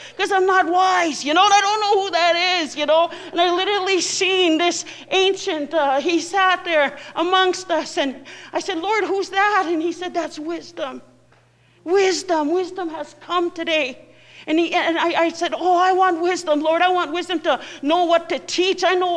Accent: Canada; And I go, I'm from Papikasis First Nations.

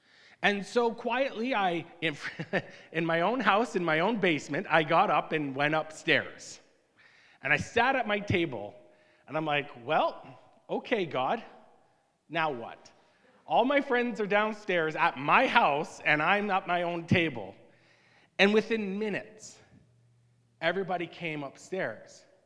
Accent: Oshawa, Ontario, Canada; My dad was a pastor in a town called Oshawa, Ontario, where I grew up in Ontario.

